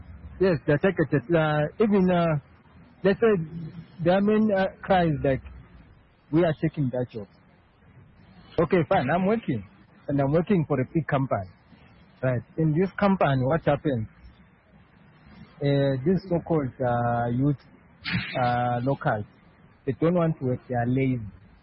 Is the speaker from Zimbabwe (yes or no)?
yes; Zimbabwe; now in South Africa; Then okay, they ask me to come from my children, instead I come from Zimbabwe.